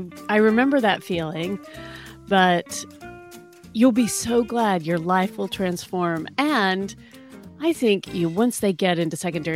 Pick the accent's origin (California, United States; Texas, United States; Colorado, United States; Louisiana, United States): Texas, United States; Well, you know, Tim, I'm from Texas.